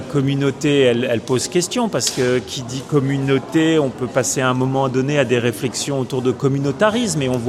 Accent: Brittany, France; en tout cas moi en tant que Breton

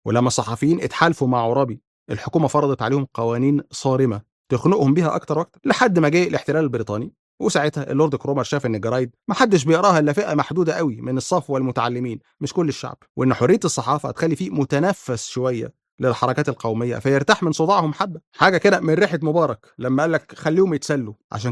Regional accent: Egypt; أيوة أنا مصري

